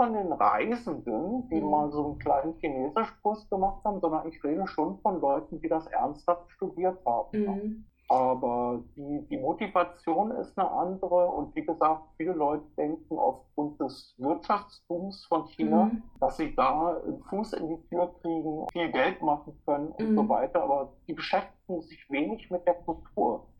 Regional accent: East Germany, Germany; Das war noch zu Ostzeiten. Also ich komme aus dem Osten.

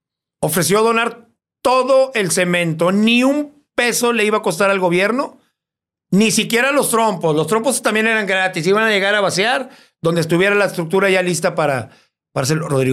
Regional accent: Mexico; ¿Somos malos mexicanos?

